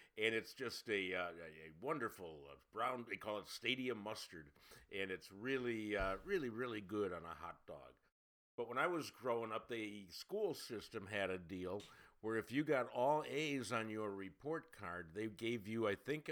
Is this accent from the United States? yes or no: yes; United States; I'm an American.